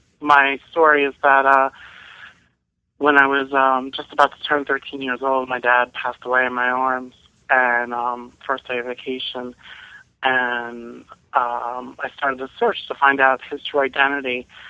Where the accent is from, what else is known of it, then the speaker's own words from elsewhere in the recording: New Jersey, United States; now in Boston, United States; I was born and raised in New Jersey, but now I live in Boston.